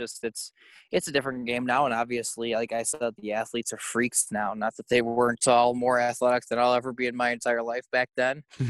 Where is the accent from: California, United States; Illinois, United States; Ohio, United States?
Illinois, United States; especially when you're a young boy growing up in Chicagoland.